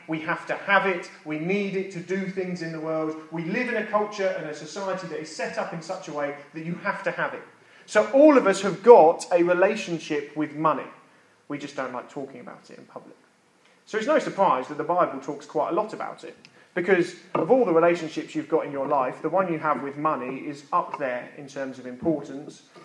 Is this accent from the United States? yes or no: no; United Kingdom; One, because we're British, many of us are, so we find it naturally quite difficult to talk about money.